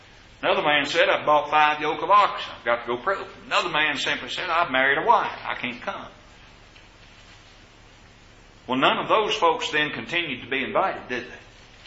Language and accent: English; Kentucky, United States; I'm well acquainted with the rocky soil and the thorny soil growing up in Kentucky.